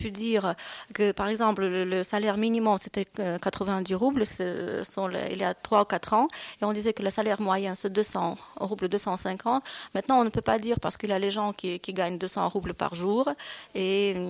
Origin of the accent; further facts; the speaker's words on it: Saint Petersburg, Russia; Et chez nous, à Leningrad